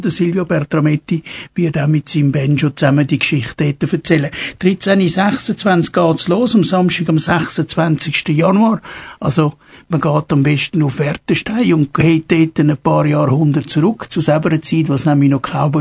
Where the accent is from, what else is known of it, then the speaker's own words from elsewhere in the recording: Switzerland; etwas, was wirklich nicht oft bei uns in der Schweiz gibt